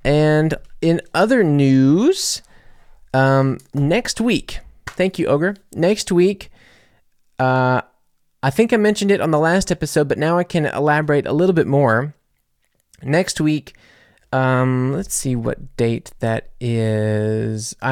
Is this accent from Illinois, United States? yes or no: no; Louisiana, United States; now in Germany; I was getting my German driver's license, and I had this whole journey, because first off, I'm coming from Louisiana